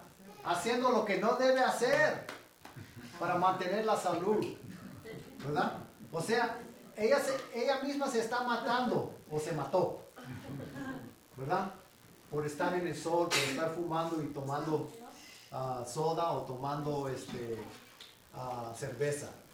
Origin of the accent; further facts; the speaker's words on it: United States; born there; yo soy chicano, yo soy nacido aquí en Estados Unidos, pero yo fui criado con un amor a México muy grande. Y yo fui a vivir en México